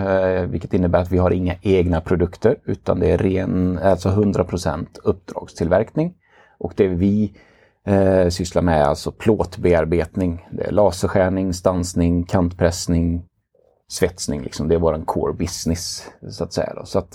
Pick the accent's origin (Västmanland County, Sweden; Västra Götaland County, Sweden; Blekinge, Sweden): Västra Götaland County, Sweden; Grästorp; now in Vara, Sweden; Jag är född och uppvuxen i Grästorp, en liten idrottskommun.